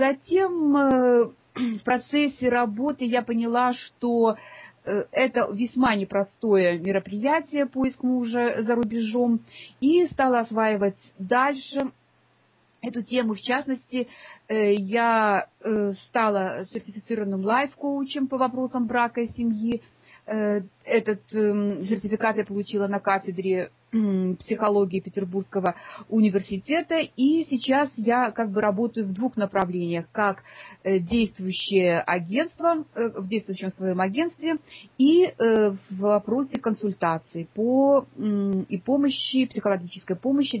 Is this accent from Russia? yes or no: no; Ukraine; also born or lived in Zaporizhzhia / Lviv; now in Germany; Я приехала в Германию с Украины. На Украине я жила в таких городах, как Запорожье и Львов.